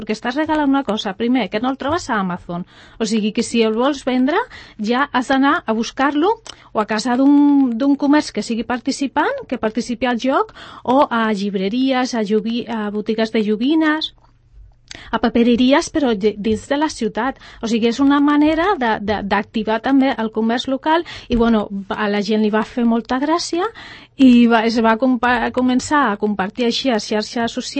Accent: Barcelona, Catalonia, Spain; born there; now in Sant Cugat del Vallès, Spain; jo soc nascuda a Barcelona i fa més de 20 anys que visc aquí a Sant Cugat.

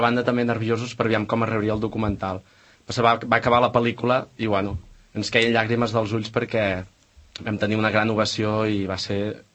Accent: Avinyó, Catalonia, Spain; Hem tingut tot un poble darrere, nosaltres som d'Avinyó

